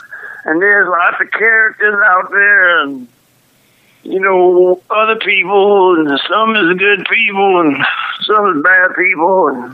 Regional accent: Philadelphia, Pennsylvania, United States; Well, Michael, I grew up in Philadelphia, PA.

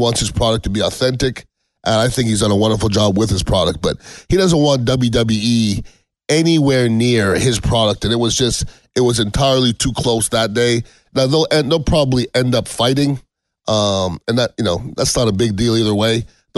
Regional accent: Montreal, Quebec, Canada; I'm originally from Montreal, and I lost a team there

